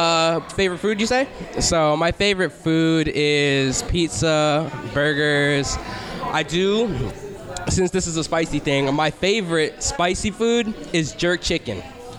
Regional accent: Brooklyn, New York, United States; moved away; I'm from Brooklyn, New York. Moved down here 4 years ago. This is about to be my fifth year.

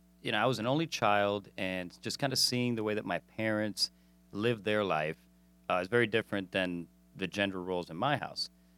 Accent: Miami, Florida, United States; Growing up in Miami was really interesting. Very different than probably the rest of America. So Miami is one of the most multicultural cities in the country.

